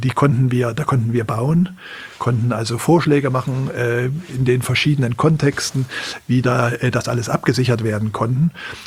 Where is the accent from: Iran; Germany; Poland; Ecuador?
Germany; East Germany; wenn man als Ostdeutscher das dann aus einer vollkommen anderen Perspektive